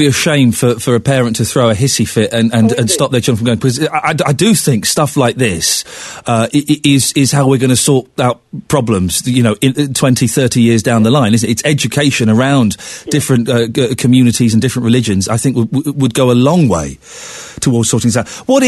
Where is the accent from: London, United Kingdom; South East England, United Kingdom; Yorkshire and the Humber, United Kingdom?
South East England, United Kingdom; Slough; I grew up in Slough, big Indian and Pakistani community